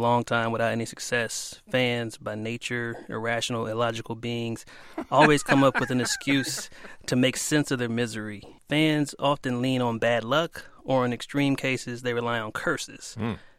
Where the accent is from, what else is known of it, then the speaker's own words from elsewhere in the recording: Kansas City, Missouri, United States; We've seen my hometown Kansas City Royals, shameless plug, in 30 years of misery.